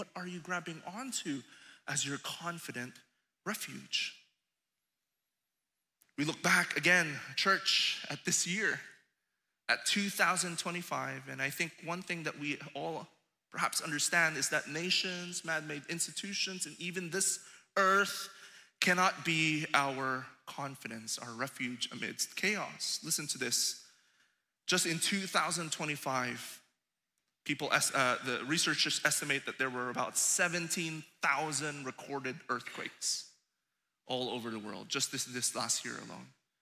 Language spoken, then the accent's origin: English; Philippines; in my home country, the Philippines